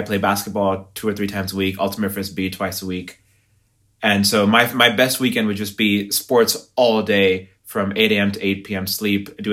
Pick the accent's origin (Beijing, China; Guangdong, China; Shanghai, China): Shanghai, China; also born or lived in Switzerland / France; now in United States; I grew up in Shanghai, in Switzerland, in France.